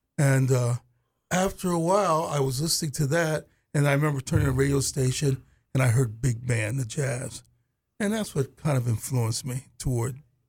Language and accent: English; York, Pennsylvania, United States; I'm born from York, Pennsylvania, Amish country.